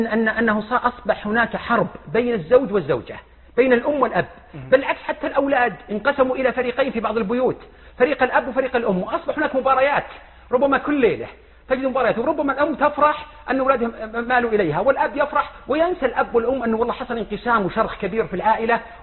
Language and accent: Arabic; Al-Qassim, Saudi Arabia; رامة وادي عندنا في القصيم